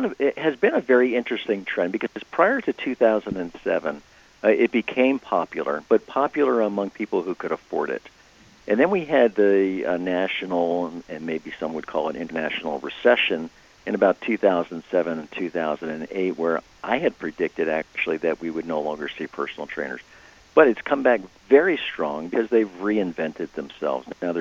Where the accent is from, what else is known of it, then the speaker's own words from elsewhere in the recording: Georgia, United States; my home state, Georgia, is one of them